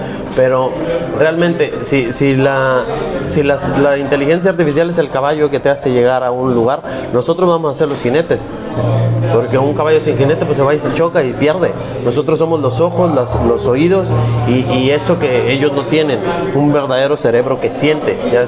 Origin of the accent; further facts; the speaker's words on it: northern Mexico, Mexico; Beisbolista porque soy norteño.